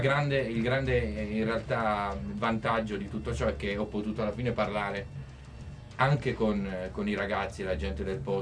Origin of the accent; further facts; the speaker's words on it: Abruzzo, Italy; in realtà partenza da Pescara perché io sono abruzzese